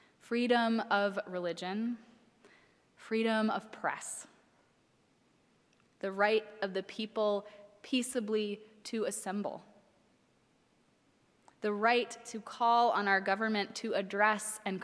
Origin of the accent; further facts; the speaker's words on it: Minneapolis, Minnesota, United States; But you know I am from Minneapolis, and so many of you have thoughtfully checked in with me as you've been seeing the news and asked how my family is doing, how my community is doing there